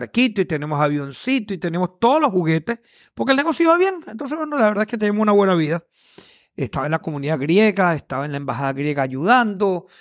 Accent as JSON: {"language": "Spanish", "country": "Venezuela", "said": "Yo siendo griego venezolano, que tenga el avión que tenía el magnate fundador de los 747 Olympic"}